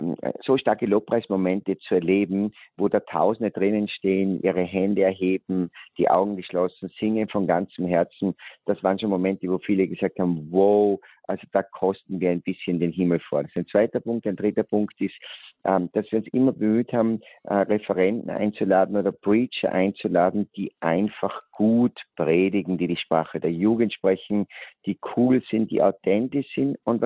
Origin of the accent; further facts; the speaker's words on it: Salzburg, Austria; wenn ich das von meiner Seite auch als Salzburger sagen darf